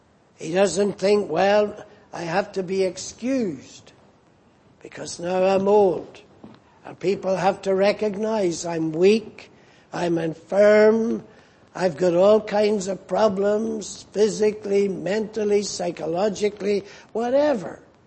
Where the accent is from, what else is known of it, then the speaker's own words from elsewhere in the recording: Ireland; I suppose it's because I'm Irish, I thought it was quite funny to watch this old man talking to these pigeons as he fed them.